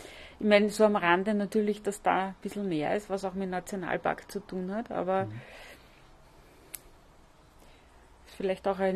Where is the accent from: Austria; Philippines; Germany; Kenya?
Austria; Vienna; ich als Wienerin bin ja in der Innenstadt aufgewachsen